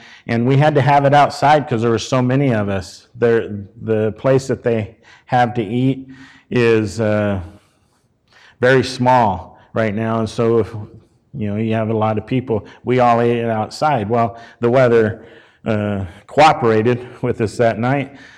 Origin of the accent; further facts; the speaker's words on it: Brazil; because we're from Brazil